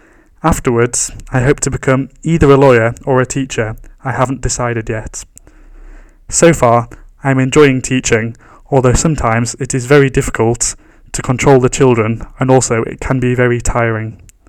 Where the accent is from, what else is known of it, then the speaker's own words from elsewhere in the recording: Hull, Yorkshire and the Humber, United Kingdom; now in Paris, France; I am from England. I live in the north of England, in a city called Hull, which is next to the sea. It used to be a big fishing port.